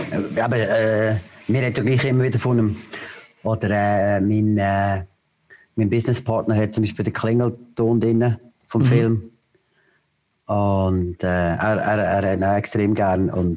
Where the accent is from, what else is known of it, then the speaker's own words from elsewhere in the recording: Lucerne, Switzerland; Also eigentlich bin ich ja Luzerner.